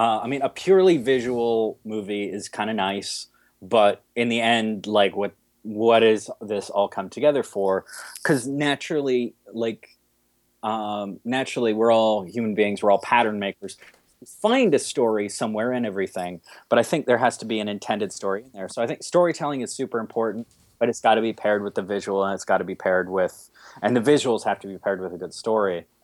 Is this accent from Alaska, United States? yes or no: yes; Alaska, United States; now in Brooklyn, United States; I was raised in Alaska.